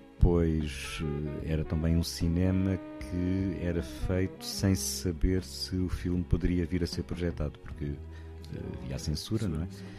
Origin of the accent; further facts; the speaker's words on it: Mexilhoeira Grande, Algarve, Portugal; Bom, eram os filmes que eram projetados na minha aldeia, no Algarve, na Mexilhoeira Grande, e eram companhias ambulantes.